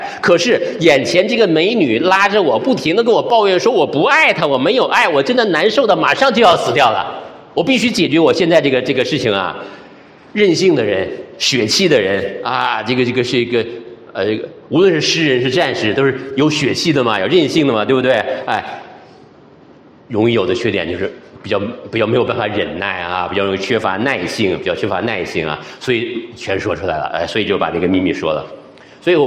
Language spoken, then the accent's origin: Chinese; Northeast China, China; accent: Northeastern; 我们东北话，对不对？